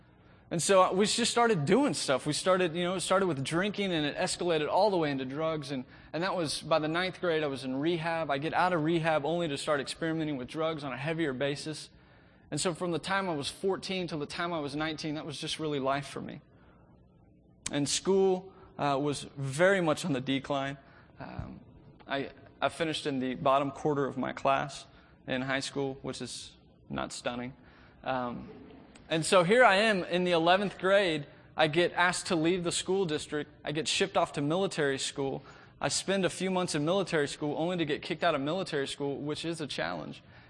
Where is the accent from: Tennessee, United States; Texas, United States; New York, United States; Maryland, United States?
Texas, United States; Plano; I was raised here in Plano, in the area